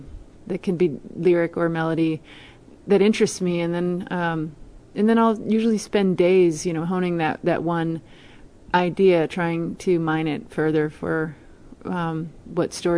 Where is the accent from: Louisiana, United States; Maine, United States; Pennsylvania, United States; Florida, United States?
Maine, United States; I actually loved growing up in Maine up until I was a teenager, because it was really beautiful. We lived by the ocean.